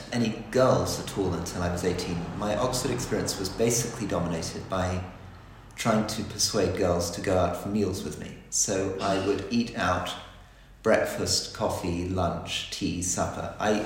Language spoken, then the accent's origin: English; Hong Kong; also born or lived in Malaysia; we were growing up in Hong Kong, Malaysia